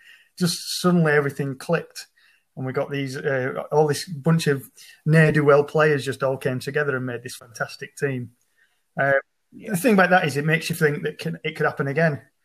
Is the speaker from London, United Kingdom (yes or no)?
no; Shaw, North West England, United Kingdom; now in France; Well, I was born in Shaw, and born in Oldham, and I lived in Shaw all my life.